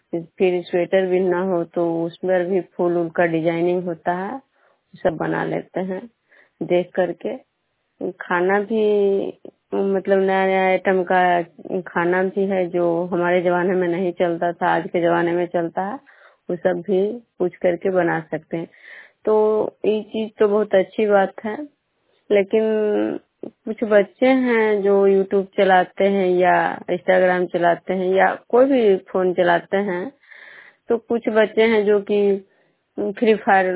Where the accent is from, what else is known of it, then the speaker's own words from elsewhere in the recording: Bishnupur, Bihar, India; मैं बिष्णुपुर ग्राम खजरा पंचायत नालंदा जिला नगर नौसा प्रखंड के निवासी हूँ।